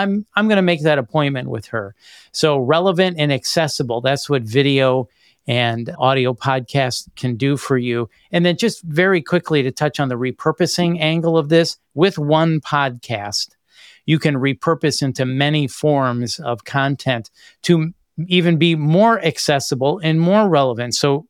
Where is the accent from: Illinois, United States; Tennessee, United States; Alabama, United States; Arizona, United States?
Illinois, United States; Chicago; So eventually I wound up back in Chicago, which is my hometown, working at a rock station in Chicago called The Loop.